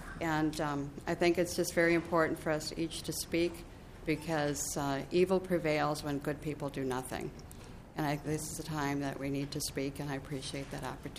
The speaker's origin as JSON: {"language": "English", "town": "Minnetonka", "region": "Minnesota", "country": "United States", "said": "I'm from Minnetonka, and I appreciate this opportunity to speak."}